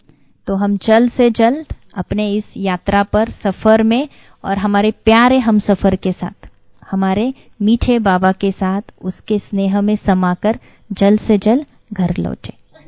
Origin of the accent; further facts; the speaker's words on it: Pune, Maharashtra, India; वैसे हम पूना से हैं